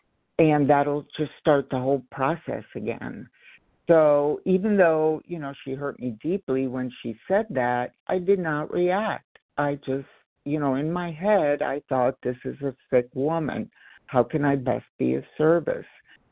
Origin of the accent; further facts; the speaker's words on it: Los Angeles, California, United States; I'm from Los Angeles.